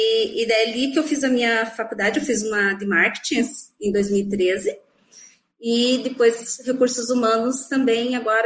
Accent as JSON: {"language": "Portuguese", "town": "Lajeado", "region": "Rio Grande do Sul", "country": "Brazil", "said": "Eu sou aqui de Lajeado, no Rio Grande do Sul."}